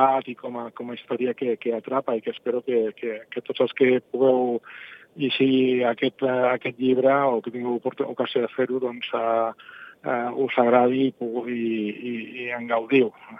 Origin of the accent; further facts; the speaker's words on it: Vilosell, Catalonia, Spain; Totes aquestes vivències que des de tants anys del meu Vilosell, no?, i de tota la meva comarca, no?, Ajudes de Rigues